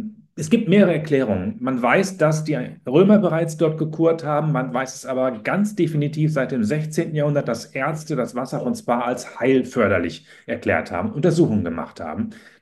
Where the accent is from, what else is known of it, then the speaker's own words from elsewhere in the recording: Cologne, North Rhine-Westphalia, Germany; Ganz nah von der Grenze, als Kölner, ich brauche eine gute Stunde, würde ich sagen.